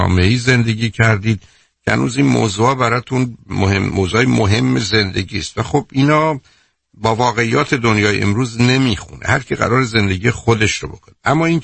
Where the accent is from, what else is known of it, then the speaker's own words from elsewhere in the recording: Iran; moved away as an adult; now in United States; با وجودی که شاید از 69 سال عمرم 40 سالم رو من در امریکا بودم. 40 سال من در امریکا بودم، 29 سال در مجموع در ایران، ولی من همچنان ایرانیم